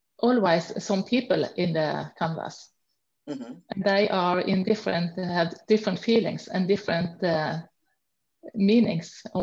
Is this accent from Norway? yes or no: yes; Norway; I'm from Norway. I am a Norwegian artist.